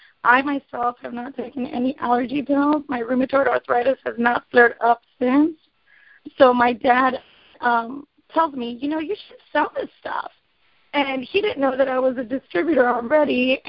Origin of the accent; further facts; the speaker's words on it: McAllen, Texas, United States; I'm from McAllen, Texas, about 60 miles north of the Mexico border, so south Texas.